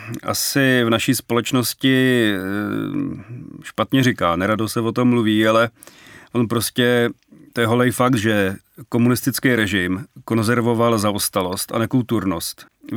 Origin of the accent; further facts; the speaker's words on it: Karlín, Prague, Czechia; chodili jsme se na něj dívat u nás v Karlíně pod Negrelliho viadukt. A myslím, jako, že pro mě jako pro dítě to byl jenom sen.